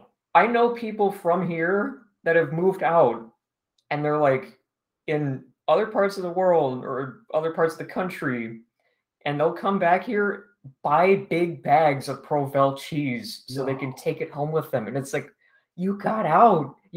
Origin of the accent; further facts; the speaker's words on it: Illinois, United States; I'm like maybe 20-ish minutes out from St. Louis.